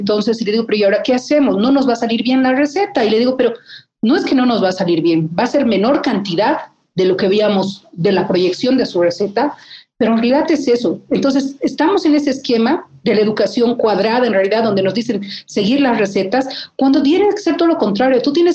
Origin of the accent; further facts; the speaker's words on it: La Paz, Bolivia; Creo que a veces, te digo como paseña